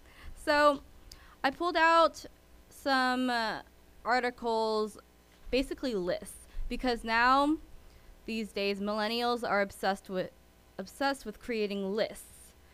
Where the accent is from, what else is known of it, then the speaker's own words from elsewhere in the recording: United States; born there; In fact, I'm Vietnamese American, I should say. I was born here, so I was born a citizen, and both of my parents actually immigrated from Vietnam during the Vietnam War.